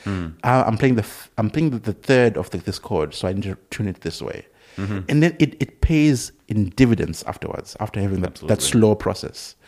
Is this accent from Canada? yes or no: no; Zimbabwe; I'm from Zimbabwe, I know, but you can't.